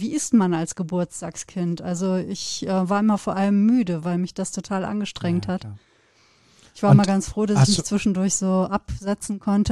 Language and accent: German; North Rhine-Westphalia, Germany; Ich komme ja aus dem Sauerland und wir sind zwar im Rheinland beide auf dieselbe Schule gegangen, aber ja unterschiedliche Lebensbedingungen. Ich im Westfalen, du im Rheinland.